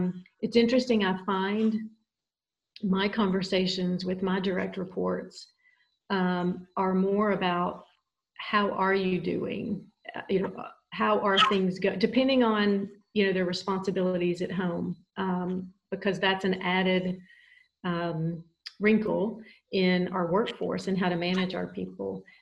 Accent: Nashville, Tennessee, United States; And even growing up in Nashville, when I told my parents I wanted to go to Tennessee Tech, of course they were thrilled because it was an in-state school

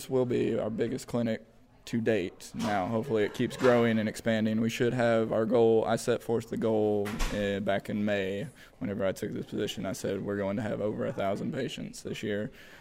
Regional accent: Lenoir City, Tennessee, United States; I'm a biochemistry major with a pre-dental focus, and I'm from Lenoir City, Tennessee.

